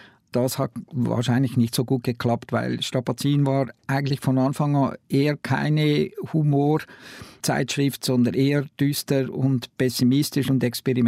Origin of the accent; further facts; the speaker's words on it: Zurich, Switzerland; Also wir als Zürcher hatten ja diese Jugendbewegung Zürich brennt Anfangs 80er Jahre